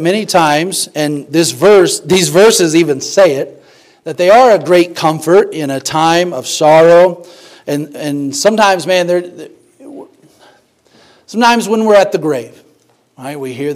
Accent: Fritch, Texas, United States; also born or lived in Oklahoma City; And so I think of my hometown in Fritch, and I think of all my friends and family, and I think of a lot of folks there. And I did go to college in Oklahoma City.

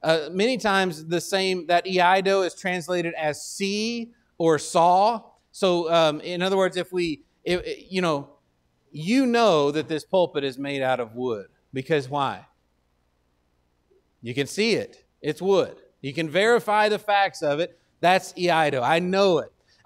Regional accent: Texas, United States; accent: Texas; because they make me sound so smart with my Texas accent.

